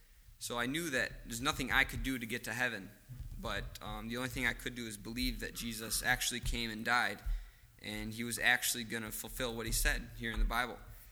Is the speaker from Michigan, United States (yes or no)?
yes; Grand Rapids, Michigan, United States; I'm from Grand Rapids, Michigan.